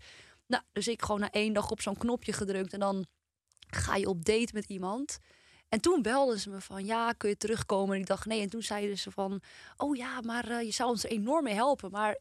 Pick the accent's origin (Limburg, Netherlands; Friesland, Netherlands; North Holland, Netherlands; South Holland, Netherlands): North Holland, Netherlands; Purmerend; En ik kwam uit Purmerend